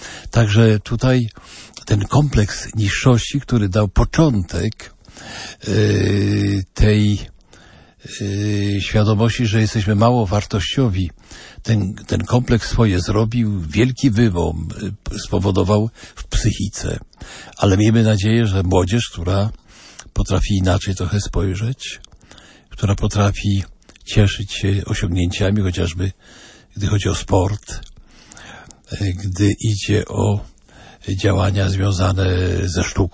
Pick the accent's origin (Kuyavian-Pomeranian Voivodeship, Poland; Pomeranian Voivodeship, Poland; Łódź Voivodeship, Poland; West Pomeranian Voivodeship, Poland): Łódź Voivodeship, Poland; Łódź; ja mam tę radość, że jako łodzianin muszę przypomnieć